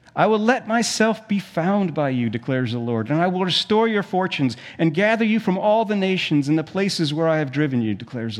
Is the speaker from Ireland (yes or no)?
no; South Africa; When I was a kid, we grew up in South Africa